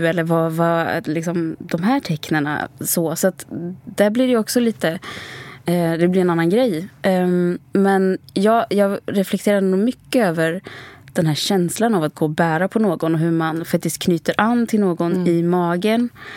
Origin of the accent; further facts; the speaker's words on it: Sweden; also born or lived in Sri Lanka; Och jag var 2 månader när jag kom till Sverige.